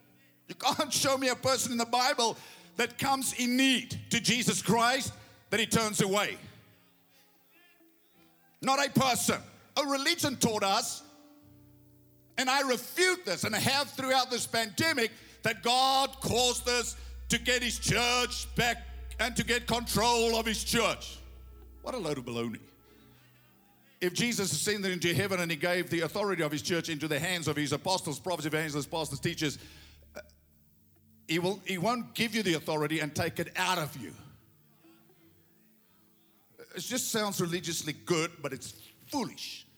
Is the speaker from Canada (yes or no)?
no; South Africa; I never thought the day would come that as a South African, I would have to fight for religious freedom.